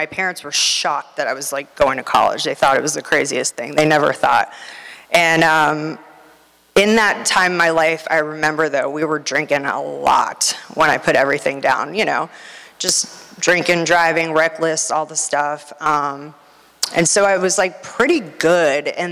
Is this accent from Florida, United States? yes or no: yes; Florida, United States; You know, I'm from Pinellas County, came from a great family, always felt a gaping hole in myself.